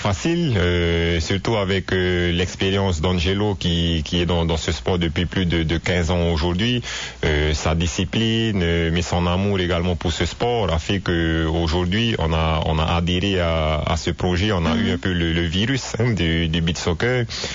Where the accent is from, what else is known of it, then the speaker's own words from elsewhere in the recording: Tahiti, French Polynesia; qu'on puisse l'avoir chez nous à Tahiti, c'est formidable